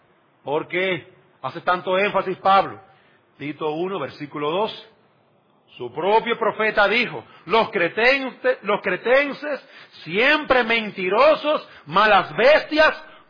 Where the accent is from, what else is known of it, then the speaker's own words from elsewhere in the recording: Dominican Republic; Yo soy dominicano y me gusta la cosa salseada. Yo soy dominicano.